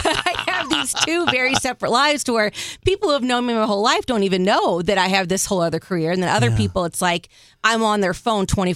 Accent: Granite City, Illinois, United States; So because I was born and raised right around here. Well, I'm from Granite City. We're both Illinois

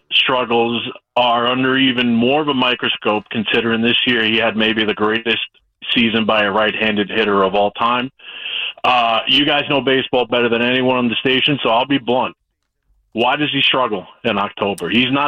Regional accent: New York City, New York, United States; as someone that was born and raised in the Bronx, you got a Bronx native and … rolling out for game three.

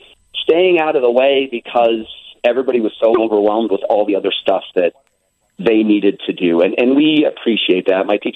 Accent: Lakewood, Colorado, United States; I'm from Lakewood, Colorado. She's a long time friend of mine from Lakewood who happens to live just 5 miles from me now

